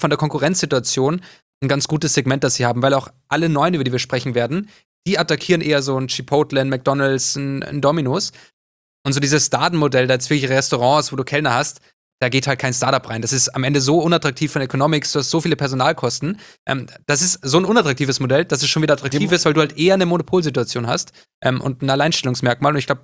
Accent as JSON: {"language": "German", "region": "Upper Austria", "country": "Austria", "said": "Ich komme ja auch aus der Nähe von Linz."}